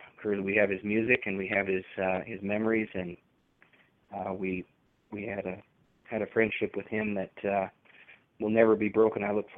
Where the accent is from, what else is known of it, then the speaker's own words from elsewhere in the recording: Utah, United States; I mean, I come from Utah here. We're all pretty darn family oriented here